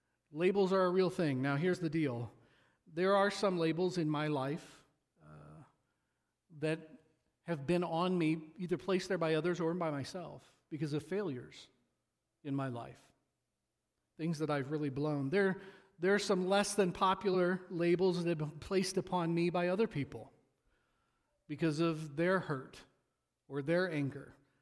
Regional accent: Peoria, Illinois, United States; also born or lived in Wisconsin; I grew up in Peoria, and for some reason everybody called Peoria, Illinois, the armpit of Illinois. Then we grew up, we lived in Wisconsin, down in the corner of Wisconsin.

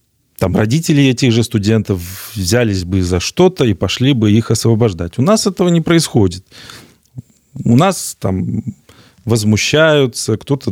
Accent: Belarus; Ну, такие белорусы, такое наше поведение.

